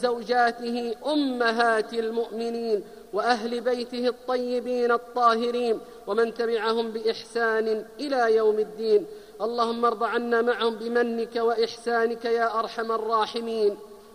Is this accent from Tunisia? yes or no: no; Saudi Arabia; واحفظ يا رب بلادنا المملكة العربية السعودية